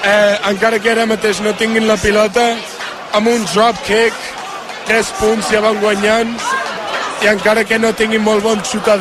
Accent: Barcelona, Catalonia, Spain; jo vaig néixer aquí a Barcelona i he viscut aquí tota la meva vida.

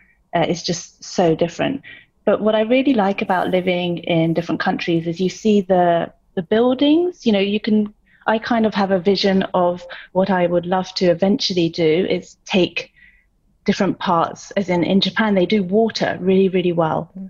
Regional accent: United Kingdom; now in Singapore; Because we're both British, we used to live in the UK.

